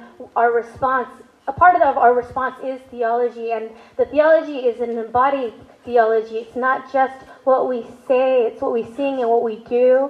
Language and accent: English; Pacoima, California, United States; I'm from Pacoima, grew up, went to APU with Karina and Gabe. We all knew each other there. Then later on, the Lord took me to Edinburgh, Scotland.